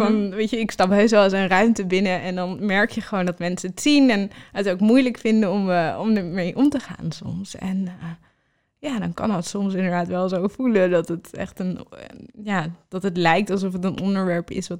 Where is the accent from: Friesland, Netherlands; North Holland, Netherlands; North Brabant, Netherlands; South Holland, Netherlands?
North Holland, Netherlands; Amsterdam; ik ben in Hartje Amsterdam opgegroeid, bij het Vondelpark in de buurt.